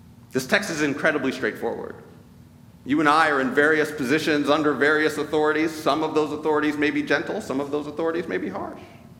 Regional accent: United States; It's difficult for all of us culturally because we're American

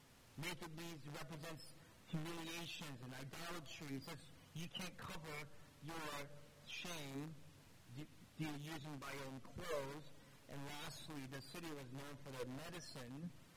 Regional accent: the South, United States; I saw this in my life, growing up in the South.

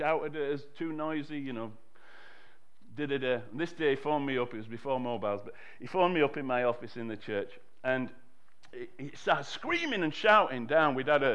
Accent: Bradford, Yorkshire and the Humber, United Kingdom; That's why I say I'm from Bradford, not Texas.

